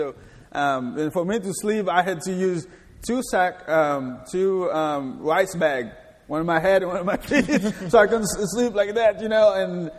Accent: Saint-Michel, Artibonite, Haiti; I was born in Haiti. I was born in a place not as beautiful as your place, but in the countryside called Saint-Michel. It's like the middle north in Haiti. And I raised in the farm, you know, with my dad and my mom

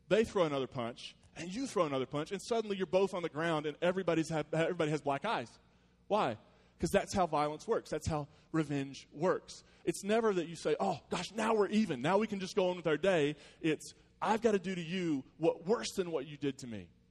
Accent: United States; I'm from Hatfield, McCoy country

